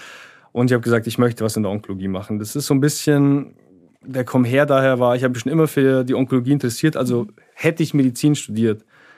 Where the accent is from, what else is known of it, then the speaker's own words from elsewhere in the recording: Munich, Bavaria, Germany; Und bin dann in meine Heimatstadt München zurückgekehrt.